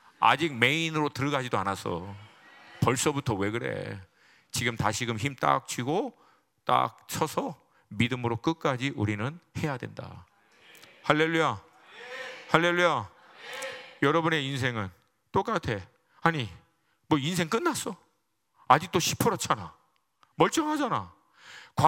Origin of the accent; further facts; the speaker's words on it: United States; Korean is a second language; 저는 여러분 알다시피 미국 사람이 미국 사람 한국 정치 잘 몰라.